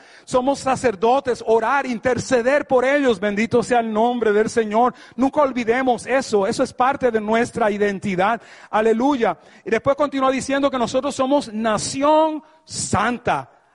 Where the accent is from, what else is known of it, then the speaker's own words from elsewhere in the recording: United States; born there; yo nací aquí en Estados Unidos, aleluya, pero por encima de ser americano o norteamericano, de padres puertorriqueños